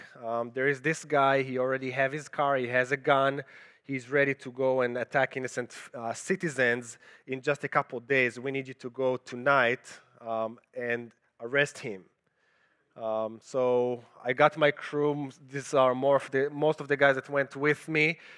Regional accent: Israel; English is a second language; the accent you hear is because I'm originally from Israel, and I spent almost 5 years in the Israeli military as an officer in a bomb squad kind of unit.

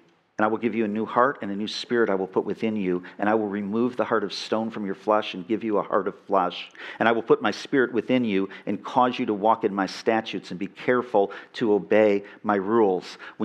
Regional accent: Illinois, United States; now in Michigan, United States; where I grew up in Illinois, we'd be talking about tornadoes right now. In Michigan, where I live, we'd be talking wind chill.

